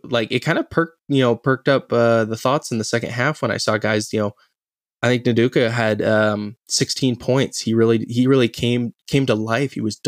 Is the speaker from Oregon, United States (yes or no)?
yes; Portland, Oregon, United States; Man, growing up in Portland, I hated their, like, hate's a strong word.